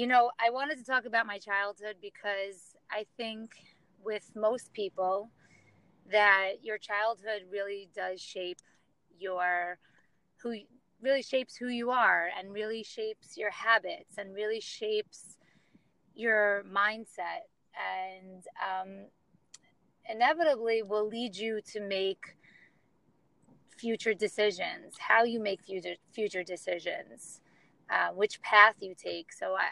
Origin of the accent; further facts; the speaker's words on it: New York, United States; I was born and raised in New York in Long Island, and I'm 34 years old.